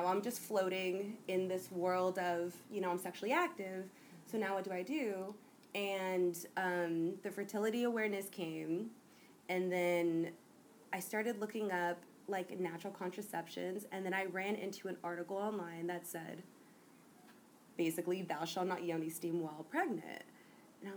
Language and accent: English; California, United States; I'm like, kind of grew up in the city. I grew up in the San Fernando Valley.